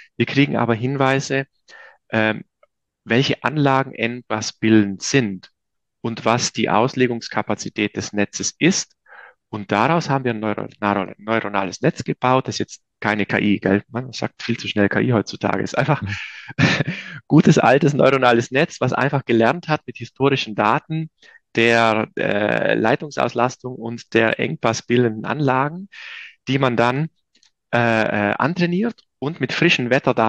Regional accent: Trentino-Alto Adige, Italy; now in Munich, Germany; ich bin ja aus Südtirol, also einem Bergbauerndorf.

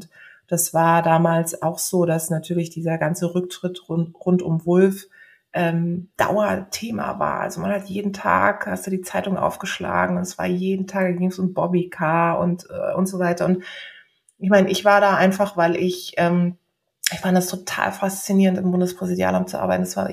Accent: Karlsruhe, Baden-Württemberg, Germany; ich war 20 Jahre alt, als ich kandidiert habe für die Landtagswahl in Karlsruhe oder in Baden-Württemberg, in meiner Heimatstadt Karlsruhe.

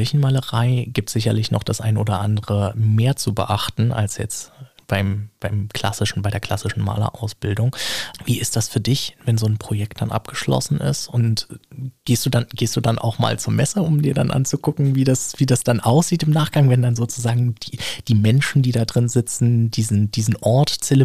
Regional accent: Berlin, Germany; Also für mich ist es hoch als Berliner.

